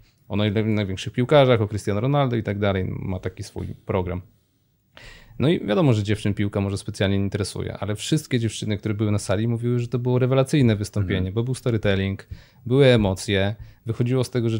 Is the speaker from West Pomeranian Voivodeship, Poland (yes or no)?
yes; Szczecinek, West Pomeranian Voivodeship, Poland; also born or lived in Poznań / Wrocław / Sydney / Bangkok; now in Warsaw, Poland; Jestem ze Szczecinka, ale mieszkałem i w Poznaniu, i we Wrocławiu, i w Sydney, i w Bangkoku, i w Dubaju, i teraz trafiłem tu do Warszawy. No i w Warszawie mieszkam krótko